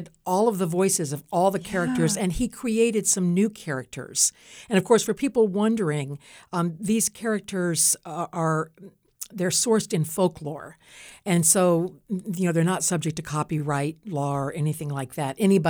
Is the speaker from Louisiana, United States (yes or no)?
yes; Louisiana, United States; And I grew up in Louisiana, where, I don't know, I think that there's something about that culture of storytelling, particularly with all the Southern dialect, that is particularly meaningful to me.